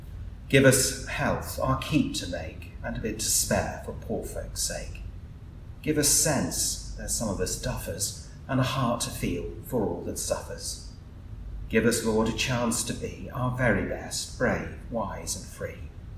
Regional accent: North West England, United Kingdom; This prayer is one I learnt in my Lancashire childhood. I've lost my Lancashire accent, my grandfather would be appalled.

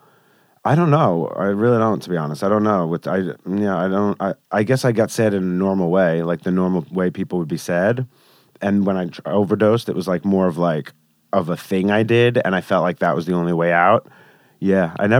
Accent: Valley Stream, New York, United States; also born or lived in Queens; I was born in Queens and then raised in Long Island, Valley Stream, which is like the first town.

